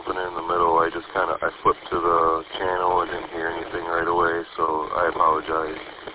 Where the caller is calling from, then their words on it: Saginaw Township, Michigan, United States; I'm coming from Saginaw Township.